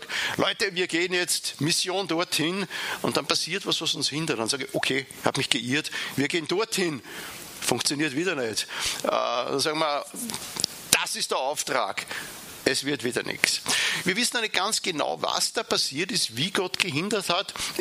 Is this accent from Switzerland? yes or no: no; Linz, Upper Austria, Austria; now in Vienna, Austria; komme gebürtig aus Linz, wo ich 14 Jahre auch als Pastor tätig war und bin beruflich dann später nach Wien und in Wien geblieben.